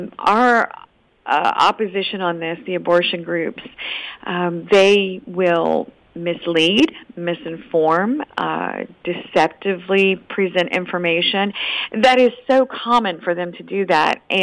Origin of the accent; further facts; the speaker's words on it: Virginia, United States; I'm going to use my home state of Virginia as an example.